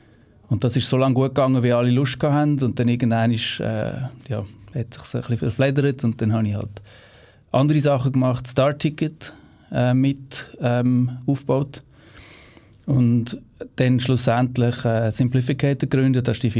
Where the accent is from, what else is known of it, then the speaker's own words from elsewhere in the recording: Switzerland; accent: Swiss German; ich habe gedacht, ich rede auf Schweizerdeutsch.